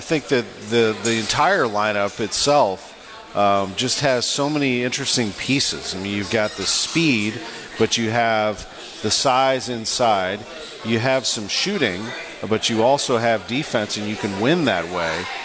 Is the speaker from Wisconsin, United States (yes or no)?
no; St. Louis, Missouri, United States; I grew up in St. Louis, so baseball is a huge, huge part of my life.